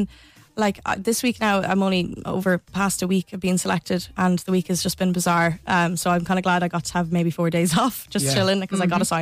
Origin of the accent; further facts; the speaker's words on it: Connemara, Connacht, Ireland; I'm actually from Connemara in Galway.